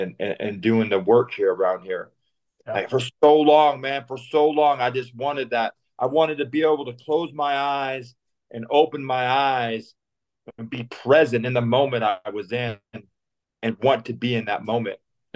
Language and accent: English; California, United States; I grew up, man. I grew up, I'm from Antelope Valley, Palmdale, Lancaster, Quartzsill, Antelope Bakers, Roseman, Lake LA, anywhere out there. I was in all of it.